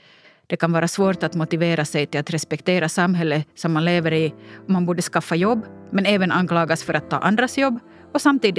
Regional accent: Porvoo, Uusimaa, Finland; moved away as an adult; now in Sweden; När jag växte upp i Borgå fick jag höra att jag inte hörde till för att jag var född utomlands och att jag gärna kunde åka tillbaka dit jag kom från.

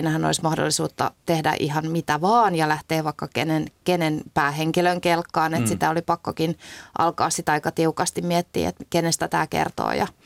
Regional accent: Pori, Satakunta, Finland; mä oon Porista kotoisin

